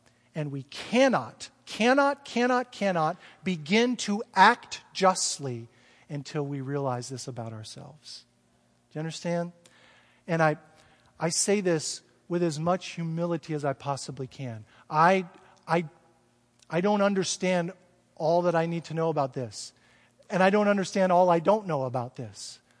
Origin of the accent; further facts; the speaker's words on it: Florida, United States; born there; also born or lived in Midwest; I am a white male, I'm in my 50s, I was born in Florida, I spent a lot of time in the Midwest, I am a Christian.